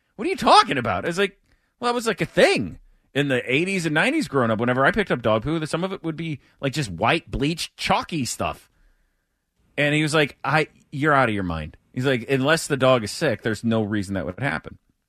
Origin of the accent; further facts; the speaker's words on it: St. Louis, Missouri, United States; I grew up in St. Louis, and St. Louis is awful. It really is. It's a violent city.